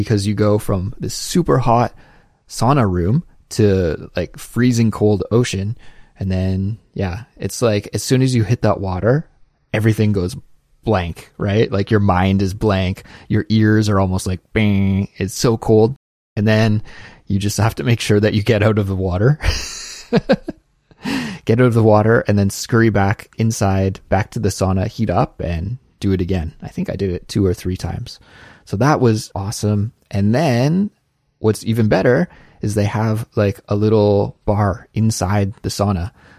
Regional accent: Canada; I was in my element as a Canadian.

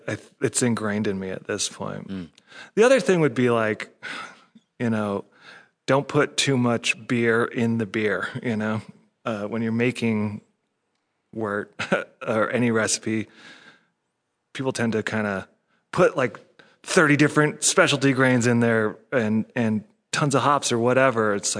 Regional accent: Provo, Utah, United States; also born or lived in Olympia; cause I grew up in Provo. I moved to Salt Lake City, you know, when I was like 22, after living in Olympia, Washington

